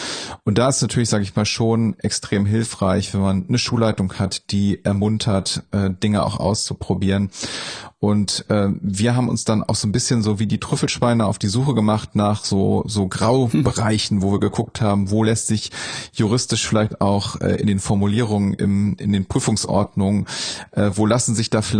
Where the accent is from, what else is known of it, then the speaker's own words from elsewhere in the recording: North Rhine-Westphalia, Germany; Hier in Ostwestfalen-Lippe, wo ich herkomme